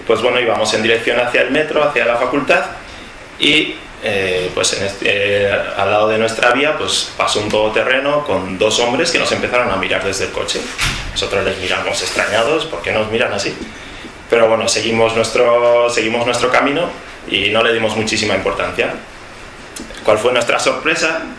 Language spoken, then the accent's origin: Spanish; Huesca, Aragon, Spain; tengo 21 años, estudio periodismo en la Universidad Complutense de Madrid y, como ya habréis notado todos en mi acento, soy de Huesca de toda la vida.